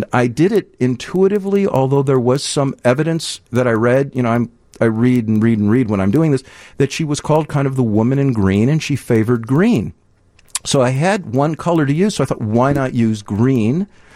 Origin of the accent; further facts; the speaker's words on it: Deerfield, Illinois, United States; now in Evanston, United States; I grew up in Deerfield. I live in Evanston, and I teach DePaul in a couple of locations.